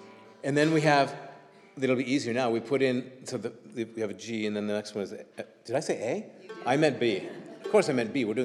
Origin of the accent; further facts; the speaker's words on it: California, United States; because I'm from California